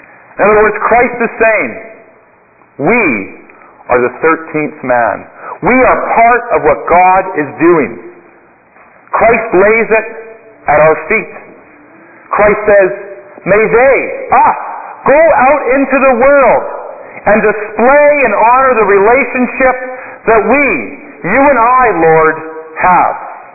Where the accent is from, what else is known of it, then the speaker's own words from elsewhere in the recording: Regina, Saskatchewan, Canada; I grew up in Regina.